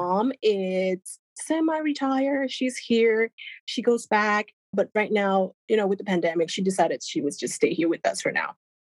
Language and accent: English; Puerto Rico; English is a second language; also born or lived in Venezuela; I was born in Venezuela and raised in Puerto Rico, but with 100% Chinese parents. So we speak Chinese in the home, but once we were in school, it's Spanish and English.